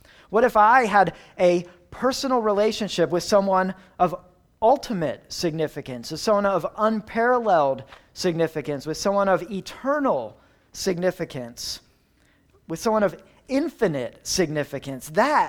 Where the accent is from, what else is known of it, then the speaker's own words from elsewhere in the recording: Doylestown, Pennsylvania, United States; the movie Signs was filmed in the cornfields of my hometown, Doylestown.